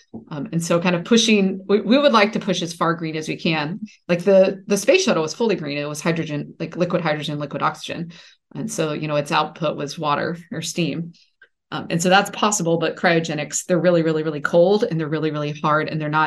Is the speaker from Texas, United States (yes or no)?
yes; Dallas, Texas, United States; And I'll be honest, I grew up in Dallas.